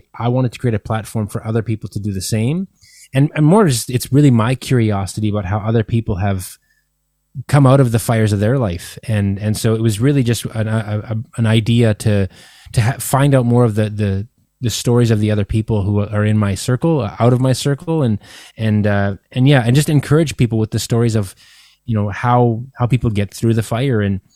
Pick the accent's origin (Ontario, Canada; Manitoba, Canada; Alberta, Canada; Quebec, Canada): Manitoba, Canada; Winnipeg; here in my hometown of Winnipeg